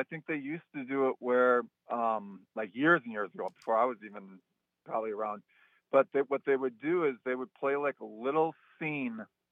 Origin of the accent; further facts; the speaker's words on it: Durand, Wisconsin, United States; moved away as an adult; now in Los Angeles, United States; Originally I went to a school in Green Bay, and so I'm from Wisconsin, but I've been in LA for 25 years.